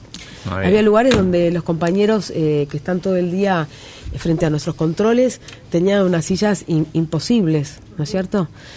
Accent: Argentina

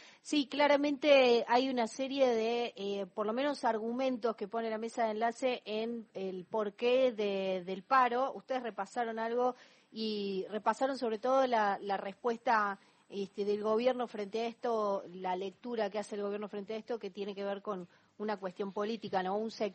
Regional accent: Argentina; Yo como argentina también digo

